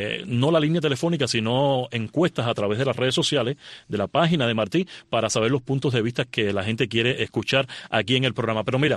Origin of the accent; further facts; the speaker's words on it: Cuba; yo como cubano y como miembro de la comunidad y como periodista también